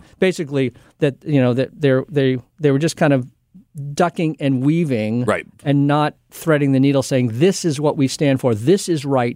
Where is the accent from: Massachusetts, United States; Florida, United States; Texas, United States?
Massachusetts, United States; two in my home state of Massachusetts and one in Pennsylvania.